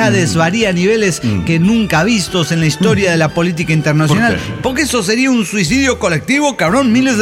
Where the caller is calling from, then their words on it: Torreón, Coahuila, Mexico; Hola, ¿qué tal, amigo? … de Torreón.